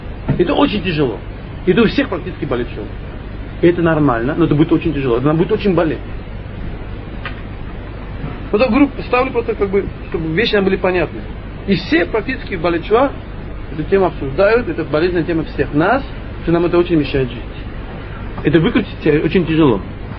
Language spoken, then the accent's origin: Russian; Russia; Мы выросли в России 70 лет.